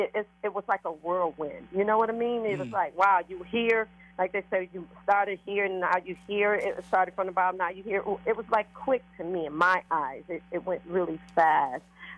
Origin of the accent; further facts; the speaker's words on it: Detroit, Michigan, United States; Okay, I'm from Detroit, but I'm from the West Side.